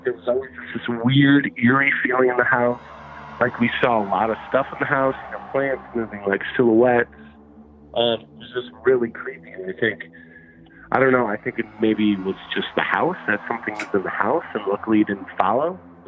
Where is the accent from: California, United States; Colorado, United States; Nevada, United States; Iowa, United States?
Nevada, United States; Las Vegas; I'm from Vegas.